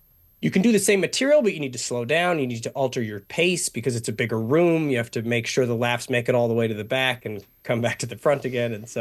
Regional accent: Vancouver, British Columbia, Canada; I was like, I'm from Vancouver.

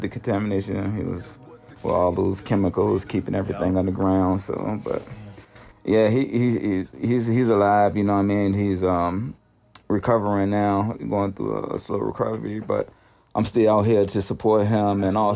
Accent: Dukeway, Virginia, United States; moved away as an adult; So, I'm originally from Virginia, man. Dukeway, Virginia. Born and raised. I just moved out here 5 years ago.

